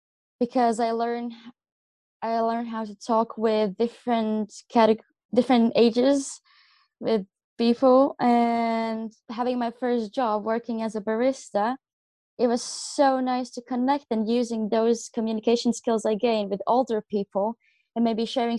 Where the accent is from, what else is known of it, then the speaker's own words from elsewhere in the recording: Latvia; now in Guernsey; I come from Latvia and I'm part of our Latvian 4-H.